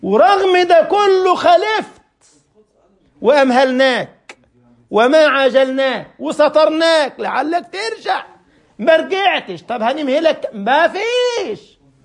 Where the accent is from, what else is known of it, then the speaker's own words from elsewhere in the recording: Egypt; كان يعجبني مدير مدرسة عندنا في مصر، فكان كل شهر بيعمل اجتماع بالمدرسين